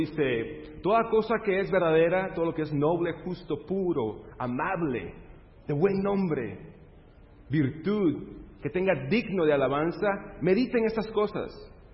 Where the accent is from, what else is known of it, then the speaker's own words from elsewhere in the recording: Medford, Oregon, United States; soy de Medford, Oregon, Estados Unidos, del otro lado del país.